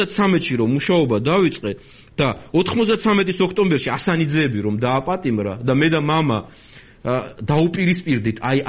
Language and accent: Georgian; Batumi, Adjara, Georgia; ბათუმელი ვარ, დავიბადე, გავიზარდე, ამდენი წელი იქ ვცხოვრობ